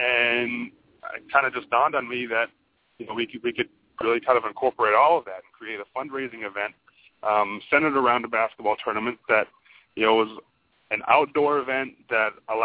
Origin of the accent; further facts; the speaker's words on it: Grand Forks, North Dakota, United States; I'm from North Dakota originally, but there was the town I'm from is Grand Forks